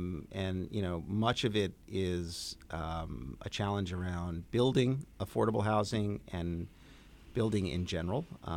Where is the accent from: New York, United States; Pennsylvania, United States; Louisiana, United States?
New York, United States; Brooklyn; also born or lived in Canarsie; I grew up in Canarsie. Actually, grew up in East Flatbush, moved to Canarsie. Spent some time in Windsor Terrace, mm-hmm. Then moved back to Southeast Brooklyn. I'm now in Marine Park, and I love everything about Brooklyn.